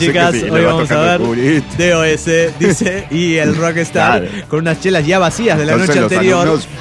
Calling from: Saltillo, Coahuila, Mexico; de Saltillo, Coahuila.

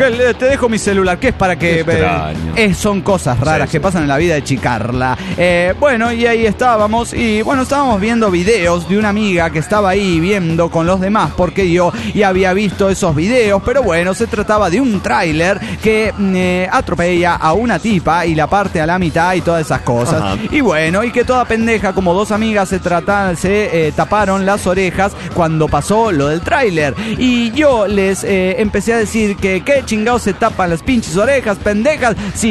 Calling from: Mexico City, Mexico; del DF mexicano.

